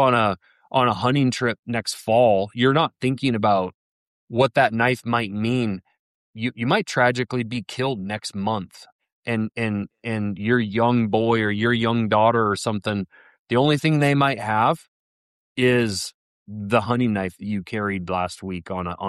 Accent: Lincoln, Montana, United States; I grew up in the Blackfoot River Valley, and most people in there in Lincoln, Montana are, it's a pretty rural area and they don't make a lot of money.

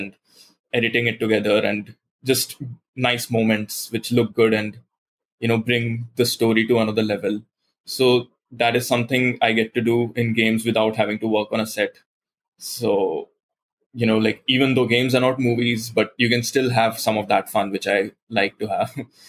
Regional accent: Goa, India; my hometown, which is Goa in India, which is a coastal state, and it's very warm and beaches and palm trees and a very cozy atmosphere that way.

